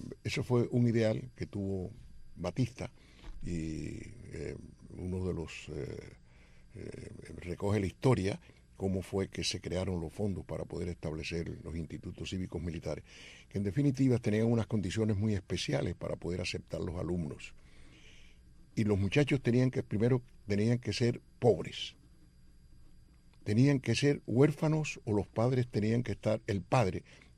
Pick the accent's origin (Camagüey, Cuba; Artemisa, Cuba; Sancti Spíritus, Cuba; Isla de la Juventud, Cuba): Artemisa, Cuba; Vereda Nueva; resulta que mi pueblo, que era un pueblecito muy pequeño en aquella época, encantador, se llama Vereda Nueva